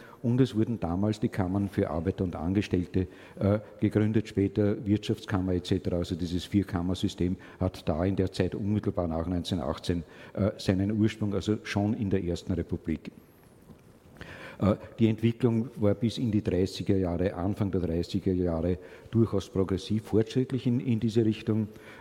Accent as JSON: {"language": "German", "country": "Austria", "said": "Da sind wir als Österreicher relativ früh dran"}